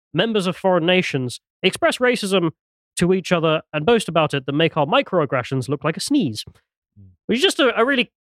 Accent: England, United Kingdom; as English people, I mean, it is maddening.

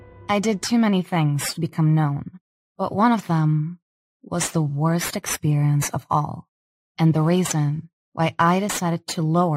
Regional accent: New York, United States; Since we are all from New York, Bennett College was perfect for our video.

